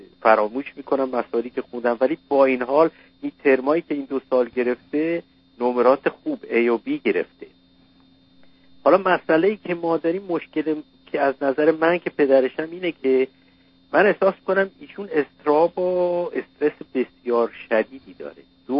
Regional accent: Iran; moved away as an adult; now in United States; ما تقریبا 20 سال پیش از ایران مهاجرت کردیم

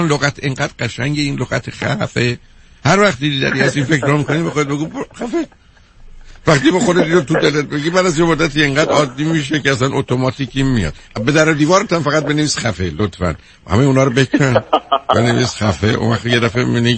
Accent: Iran; moved away as an adult; now in United States; این 40 سال قبل از ایران خارج شدم، آمدم امریکا،

